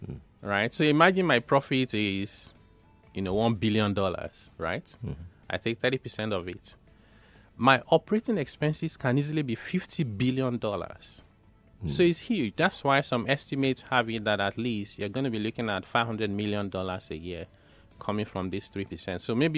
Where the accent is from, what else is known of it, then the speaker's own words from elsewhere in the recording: Niger Delta, Nigeria; By the way, I'm from the Niger Delta. So before anybody crucifies me, I'm also affected by these issues.